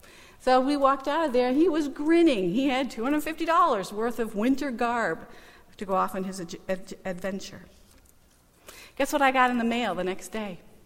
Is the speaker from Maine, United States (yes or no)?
yes; Maine, United States; I grew up in Maine, so I knew he was going to need a hat